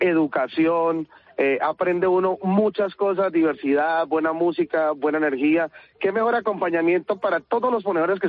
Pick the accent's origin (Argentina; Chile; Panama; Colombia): Colombia; now in Spain; Sí, yo soy de Colombia, de Colombia.